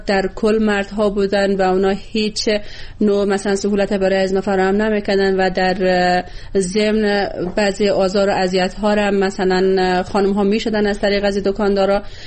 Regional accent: Bamyan, Afghanistan; از کابل بعد از تقریبا 7 یا 8 ماهی که من در اونجا زندگی کردم آمدم به ولایت خودم به بامیان

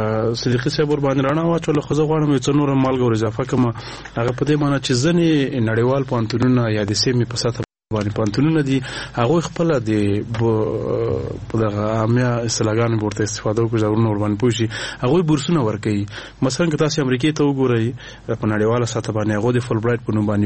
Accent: Nangarhar, Afghanistan; نو زه د ننګرهار ولایت یم.

